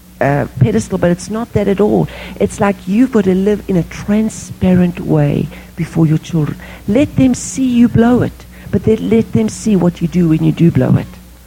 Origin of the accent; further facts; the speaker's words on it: South Africa; I grew up in South Africa where we had a maid.